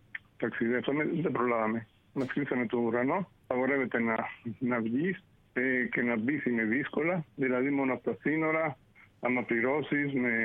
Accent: Greece; now in Venezuela; Ναι. Μεγάλωσα στην Ελλάδα. Πατέρας μου ήταν Έλληνας, πήρα την επικότητα.

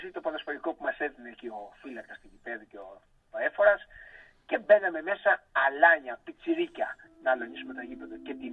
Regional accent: Salamina, Attica, Greece; born there; Με γεννήθηκα στη Σαλαμίνα

